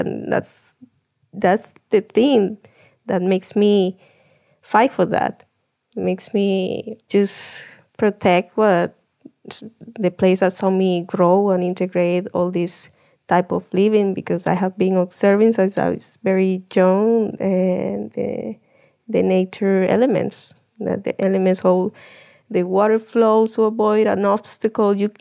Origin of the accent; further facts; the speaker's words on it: Venezuela; My tribe, we say they are the guardians of the medicine called Jopo. But ayahuasca wasn't really the medicine of the community of the Venezuelan Amazon.